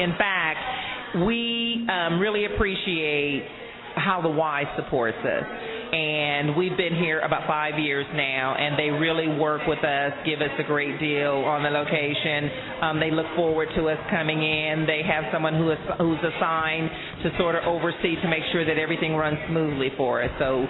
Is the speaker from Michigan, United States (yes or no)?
yes; Michigan, United States; also born or lived in Los Angeles; now in Fort Worth, United States; I'm originally from Michigan, moved to Fort Worth from Los Angeles, attended undergrad and law school on the West Coast, practiced for a while